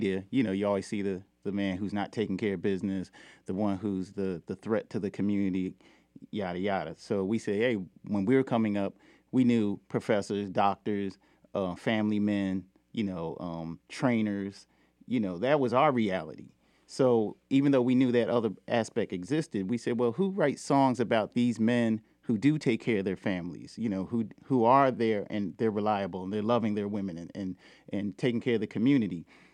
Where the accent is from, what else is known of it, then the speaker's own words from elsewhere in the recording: Philadelphia, Pennsylvania, United States; Even growing up in Philly, going downtown and looking at City Hall, City Hall has a lot of details on it